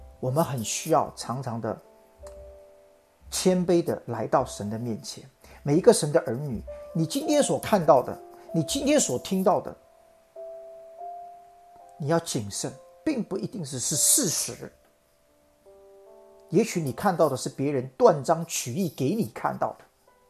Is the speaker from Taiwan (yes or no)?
no; China; 我们中国人有一句古话叫兼听则明，偏听则暗